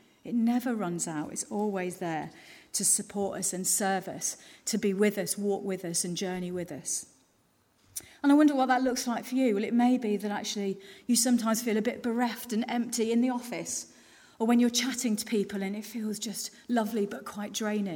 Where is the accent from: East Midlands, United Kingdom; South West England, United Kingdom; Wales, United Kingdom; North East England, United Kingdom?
East Midlands, United Kingdom; Leicester; I grew up in Leicester.